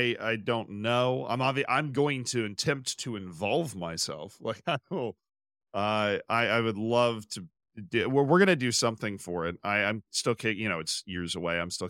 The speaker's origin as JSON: {"language": "English", "town": "Tampa", "region": "Florida", "country": "United States", "tie": "born or raised there", "said": "I grew up with, right? Like I grew up in Tampa, Florida. I root for the Tampa, Florida teams."}